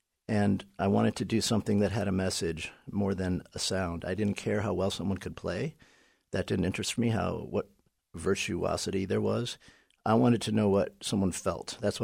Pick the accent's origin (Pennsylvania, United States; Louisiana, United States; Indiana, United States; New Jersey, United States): Indiana, United States; Indianapolis; I came from Indianapolis, Indiana.